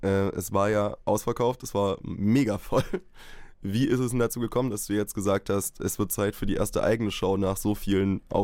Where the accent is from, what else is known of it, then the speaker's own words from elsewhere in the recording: Leipzig, Saxony, Germany; born there; muss ich doch als gebürtiger Leipziger natürlich ein bisschen nachstochern.